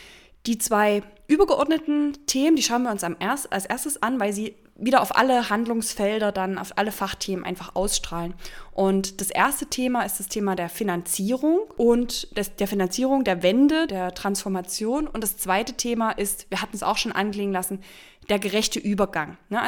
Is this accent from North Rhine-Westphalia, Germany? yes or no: yes; Cologne, North Rhine-Westphalia, Germany; Wäre jetzt sowas, was uns als Kölner oder ehemalige Kölner so ein bisschen immer einfällt.